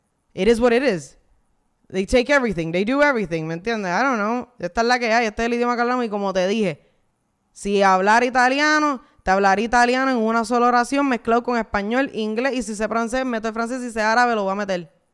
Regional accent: Puerto Rico; born there; Yo proceso información mejor en inglés. I don't know why. Yo sé, nací en Puerto Rico.

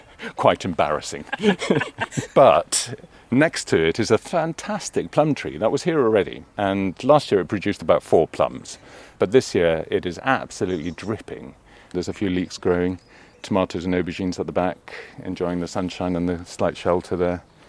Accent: Iceland; So I'm from Iceland and we have colourful houses. My grandmother was from the Faroe Islands

